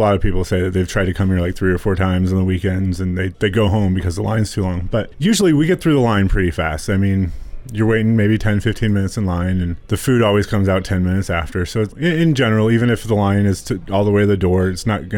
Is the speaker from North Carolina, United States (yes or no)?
no; Edgar, Montana, United States; also born or lived in Florida; So I grew up outside of Edgar, Montana, a little potato farm about 3 miles north of Edgar. So I grew up on a farm, and then I moved to Florida when I was 18 or 19, lived there for a while